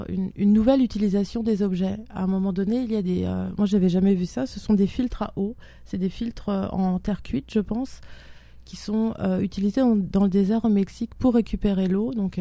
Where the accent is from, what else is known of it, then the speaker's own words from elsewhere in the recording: France; now in Canada; parce que moi en tant que Française, en plus avec les événements qui se passent en France